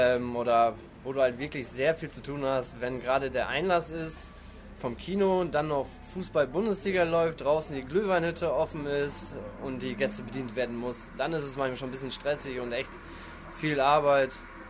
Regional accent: Steinfurt, North Rhine-Westphalia, Germany; Ja, ich komme auch aus Steinfurt, bin hier groß geworden.

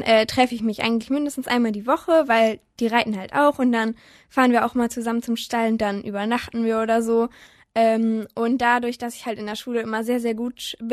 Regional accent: Lienen, North Rhine-Westphalia, Germany; ich bin 14 Jahre alt und ich komme aus Lienen. Ist ein relativ kleines Dorf, aber wir fühlen uns da sehr wohl mit unseren 4 Ponys.

